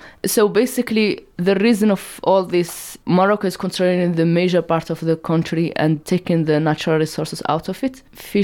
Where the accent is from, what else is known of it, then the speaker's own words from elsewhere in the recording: Western Sahara; English is a second language; So I'm from Western Sahara.